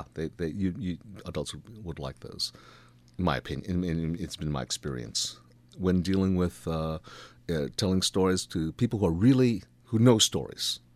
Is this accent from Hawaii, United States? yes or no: yes; Hawaii, United States; because, like I said, growing up in Hawaii, things are different in Hawaii. And when I was growing up, you know, everyone had stories about the weird things that happened over at this place